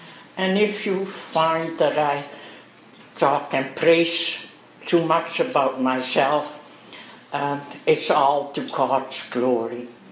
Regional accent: Netherlands; born there; English is a second language; I was born in Holland. You probably all know about my accent.

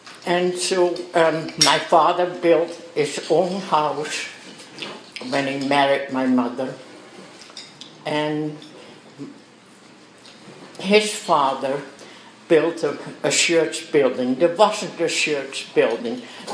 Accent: Netherlands; born there; English is a second language; I was born in Holland. You probably all know about my accent.

